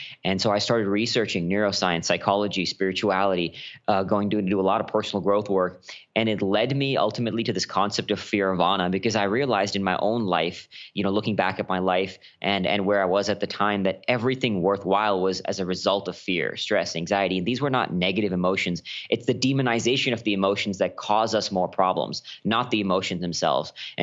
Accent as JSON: {"language": "English", "country": "India", "also_born_or_lived": "Singapore", "moved": "yes", "lives_now": "Austin, United States", "said": "And when I moved from India to Singapore to Austin, Texas, when I moved over, I got into drugs pretty heavily for a little while"}